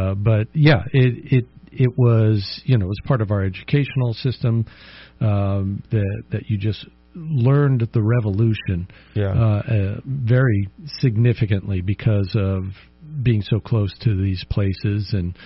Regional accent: Woodstock, New York, United States; growing up, we grew up in the Hudson Valley in New York. So that's eastern New York, north of New York City, about 100 miles, rich in history, not just Woodstock, which is where Cindy and I are from.

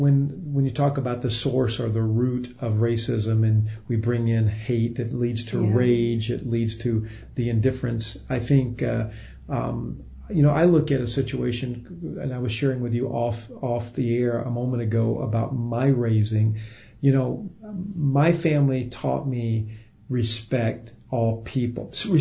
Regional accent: the South, United States; I have said, look, I grew up in the South.

